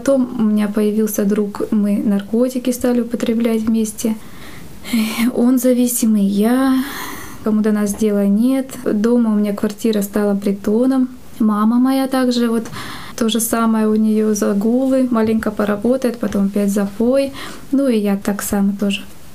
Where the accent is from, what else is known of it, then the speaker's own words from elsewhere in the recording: Krasnoyarsk Krai, Russia; Я сама из Сибири, из Красноярского края. У нас неблагоустроенная квартира, нам надо было топить печки, носить воду.